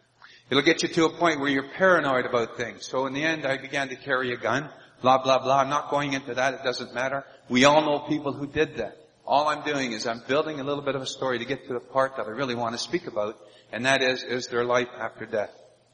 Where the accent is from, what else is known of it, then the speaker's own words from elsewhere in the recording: Toronto, Ontario, Canada; also born or lived in Quebec; I was born and raised in Toronto until about 89 or 90, and he called us out of Toronto. He brought us up into Quebec.